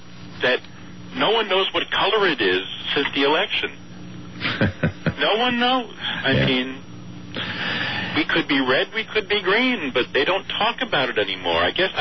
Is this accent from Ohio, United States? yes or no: no; Connecticut, United States; I'm not from the city. I'm from Connecticut.